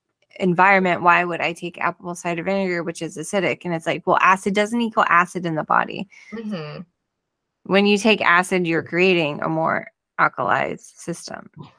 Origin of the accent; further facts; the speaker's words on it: Ireland; Well, I'm Irish, so I need to eat potatoes.